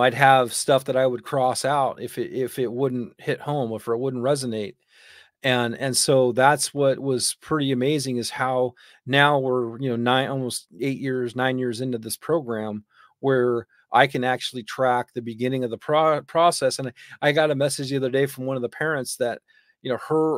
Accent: Oregon, United States; And I'm very blessed to where I grew up in Oregon.

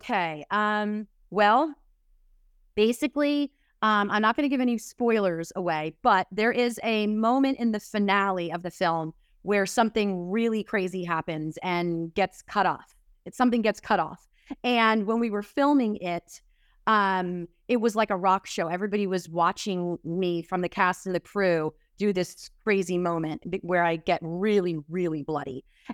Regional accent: New Jersey, United States; And I think I grew up in New Jersey. So for me, going into New York City and seeing theater all the time was such a huge deal.

